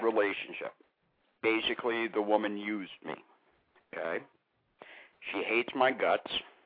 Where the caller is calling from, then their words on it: New Hampshire, United States; I'm actually calling from the beautiful state of New Hampshire.